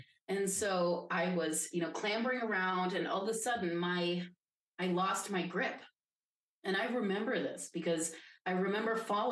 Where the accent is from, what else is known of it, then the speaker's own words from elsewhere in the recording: Midwest, United States; well, it's because I grew up in the Midwest and I like nachos and hot dogs.